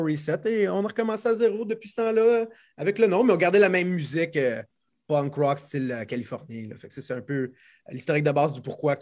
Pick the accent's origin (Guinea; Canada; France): Canada; Laval, Quebec; Moi, j'étais de Laval avec Chuck.